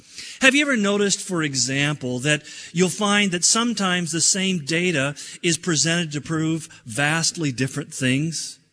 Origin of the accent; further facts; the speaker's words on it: California, United States; Almonds are a member of the peach family, of course, growing up in California. I knew that.